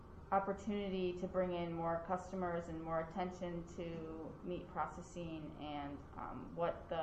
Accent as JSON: {"language": "English", "town": "Janesville", "region": "Wisconsin", "country": "United States", "said": "I'm from Janesville, Wisconsin, just south of Madison."}